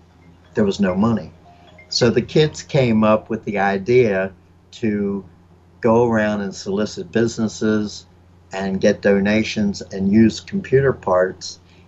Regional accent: Baltimore, Maryland, United States; Boyhood Adventures is me growing up in Baltimore in 1955 and 56, and my life when my parents moved to the suburbs

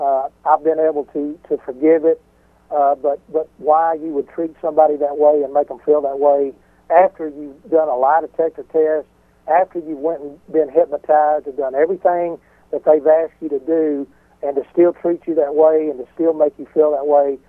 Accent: Texas, United States; I'm just a small-town country boy from Texas, Rick. You know, my hometown was probably 1,300 people from where I came from back in the 80s

